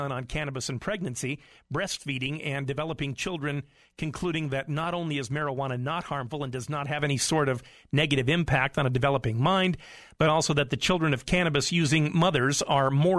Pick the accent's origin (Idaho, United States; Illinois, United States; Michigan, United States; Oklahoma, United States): Idaho, United States; Boise; I was just meeting other cannabis consumers in my hometown of Boise, Idaho